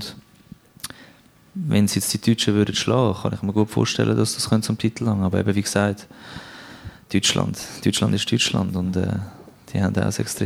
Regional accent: Switzerland; Normalerweise sind wir Schweizer ja innerlich bescheiden

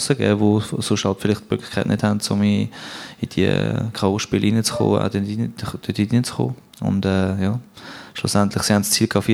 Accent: Switzerland; Normalerweise sind wir Schweizer ja innerlich bescheiden

